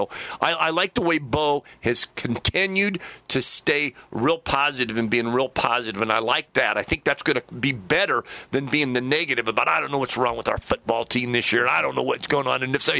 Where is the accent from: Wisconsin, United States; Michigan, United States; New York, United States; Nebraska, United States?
Nebraska, United States; Kearney; Hey, that's nothing because I'm from Kearney, Nebraska.